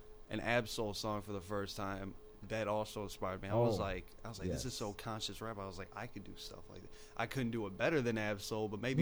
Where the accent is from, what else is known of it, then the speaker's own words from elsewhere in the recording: Midwest, United States; I was like, well, we're from the Midwest.